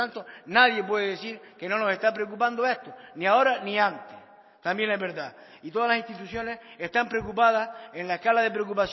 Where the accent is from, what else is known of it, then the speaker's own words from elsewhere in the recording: Canary Islands, Spain; Y somos canarios. Mi familia emigró toda para Cuba.